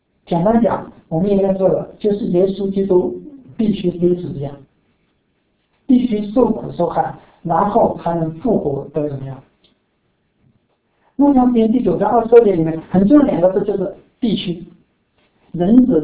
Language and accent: Chinese; China; 那作为中国人，我们都应该感到自豪，为自己的国家感到自豪